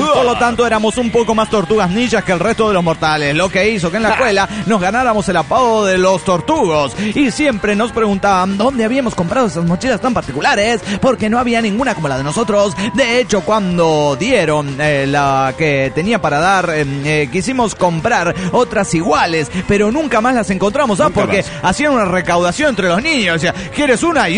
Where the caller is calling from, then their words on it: Nezahualcoyotl, State of Mexico, Mexico; Reciben un saludo desde Netzahualcoyotl.